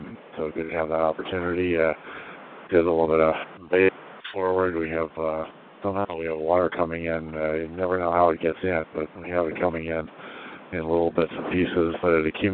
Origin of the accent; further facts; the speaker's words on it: United States; Just to thank the French for this race, and honor to be in it as an American. Only the 3rd American in it.